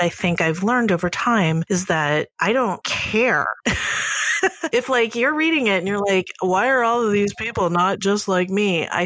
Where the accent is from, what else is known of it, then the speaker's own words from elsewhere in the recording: the South, United States; I'm a Southerner.